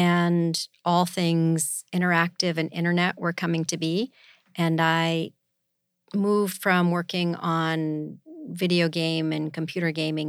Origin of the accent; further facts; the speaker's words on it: Boston, Massachusetts, United States; So I was raised in Boston, but my whole family is actually from San Francisco. My parents were raised in San Francisco.